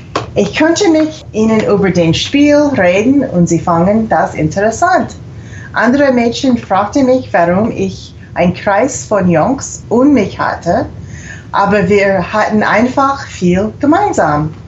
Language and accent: German; Idaho, United States; Viele in meiner Jugend waren in Idaho 49er-Fans.